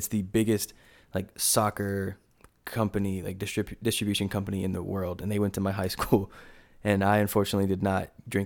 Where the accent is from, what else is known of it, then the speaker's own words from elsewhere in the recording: Durham, North Carolina, United States; Durham, North Carolina.